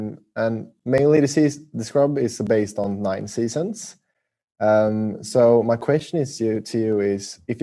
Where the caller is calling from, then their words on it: Sweden; I'm actually calling from Sweden.